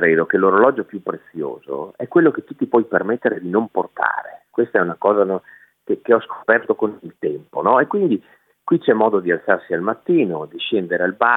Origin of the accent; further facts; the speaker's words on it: Dolomites, Italy; io vengo dalle Dolomiti, ho vissuto lì con i nonni, e sono tornato su in montagna, dove sono le mie origini e dove vivo una vita lenta